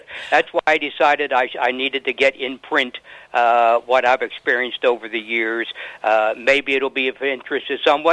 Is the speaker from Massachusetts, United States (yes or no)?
no; Pennsylvania, United States; I'm originally from Pennsylvania, north of Philadelphia.